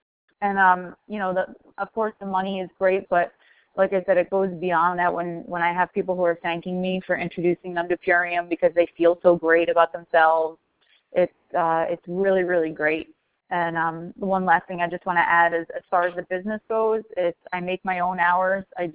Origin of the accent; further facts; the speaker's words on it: New York, United States; Everyone, like I said … I'm from New York.